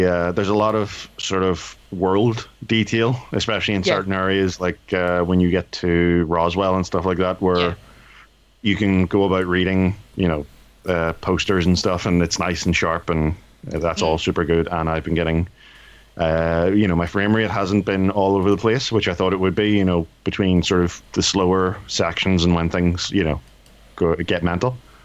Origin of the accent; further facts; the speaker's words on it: Ireland; I'm Irish and disabled, so that's ethnic and, you know, disabled.